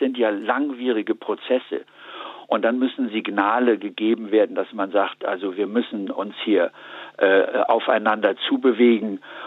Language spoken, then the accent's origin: German; Germany; Nur wir als Deutsche haben natürlich jetzt inzwischen, das muss man ganz klar sagen, eine Trump-Hysterie entwickelt.